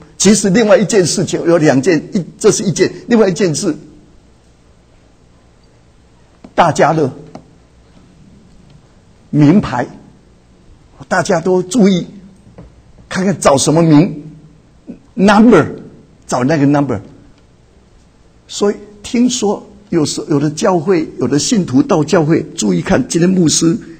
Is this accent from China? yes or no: no; Taiwan; born there; 想想我出生的地方台湾，